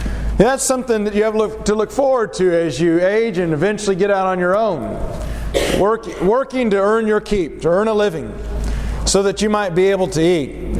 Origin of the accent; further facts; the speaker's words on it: Derby, Kansas, United States; I grew up in Derby, Kansas, a nice little neighborhood, community.